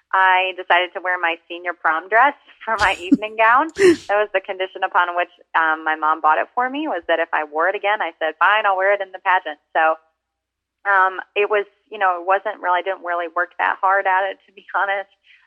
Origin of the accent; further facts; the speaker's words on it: Michigan, United States; That was the county that I grew up in Michigan. I was 17 years old.